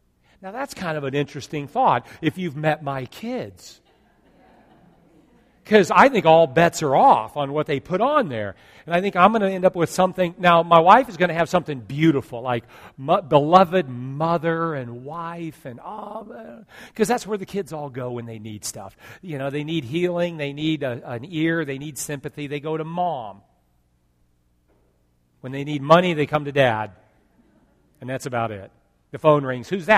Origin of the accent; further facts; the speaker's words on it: California, United States; I was born and raised in California 15 and a half years. I just passed that. Born and raised out there.